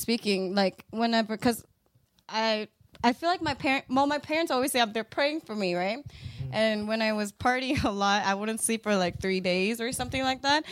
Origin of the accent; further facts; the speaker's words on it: South Korea; English is a second language; I was the only Korean girl over there, Asian girl.